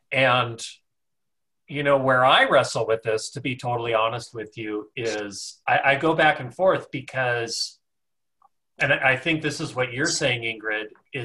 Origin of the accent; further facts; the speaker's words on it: United States; You know, it's hard for me as an American because I want to think and believe, well, no, you could really lift yourself out of this, you know.